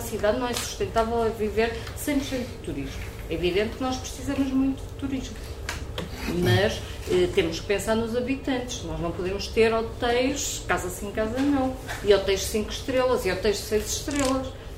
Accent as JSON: {"language": "Portuguese", "town": "Valongo", "region": "Porto", "country": "Portugal", "said": "eu sou de Valongo e apanhava o autocarro"}